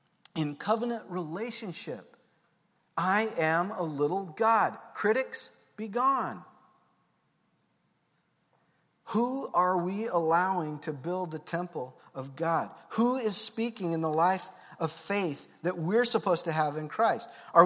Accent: Louisville, Colorado, United States; And I grew up in Colorado, in Louisville, Colorado, and and it's a mining town, and there's a lot of farmland around that place.

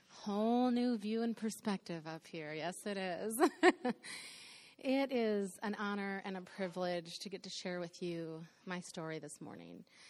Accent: Ohio, United States; So to give you a little bit of background, growing up, I grew up in Ohio, Northwest Ohio, and I have three sisters

